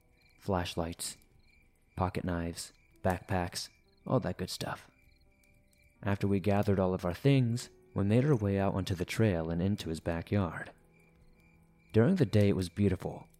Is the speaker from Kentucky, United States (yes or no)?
no; New York, United States; I am from New York. I live in the Catskill region, so I have access to amazing hiking trails.